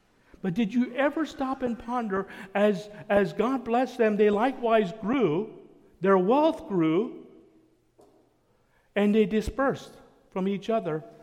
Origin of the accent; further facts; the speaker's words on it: Pennsylvania, United States; I'm from Lancaster County.